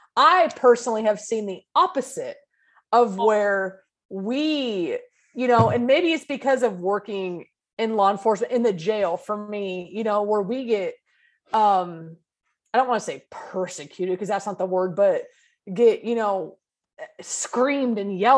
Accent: California, United States; Now I'm from California. If I'm in Oakland, I don't care who's walking down the fucking street.

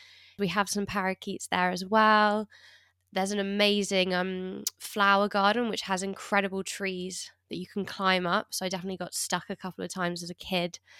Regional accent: Lewisham, London, United Kingdom; I grew up in Lewisham in southeast London, so the opposite side to Bertie. And while Bertie had Richmond Park, I grew up close to Greenwich Park.

